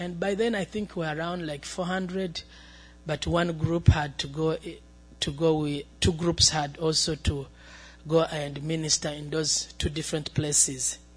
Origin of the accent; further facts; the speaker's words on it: Uganda; I come from Uganda. The last time I was here, I told you Uganda is in the east of Africa.